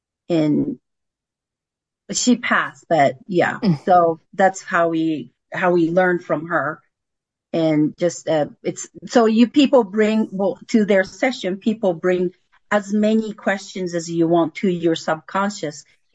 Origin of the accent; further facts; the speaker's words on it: Japan; English is a second language; I was born and raised in Japan.